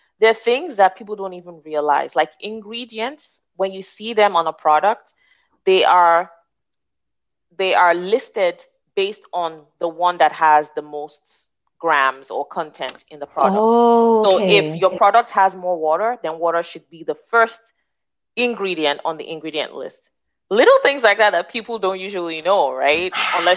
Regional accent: Nigeria; because as a Nigerian and African, going to mainstream grocery stores

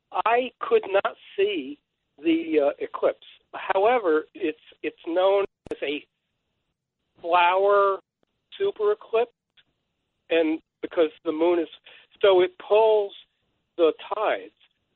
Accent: Norwalk, Connecticut, United States; and I grew up in Norwalk, Connecticut, and I've done sailboat deliveries. I know the smell of salt water.

